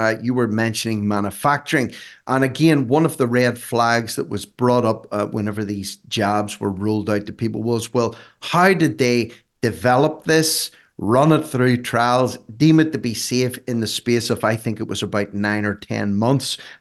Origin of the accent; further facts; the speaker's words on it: Ireland; I was dismissed back then as just an Irishman with a tinfoil hat on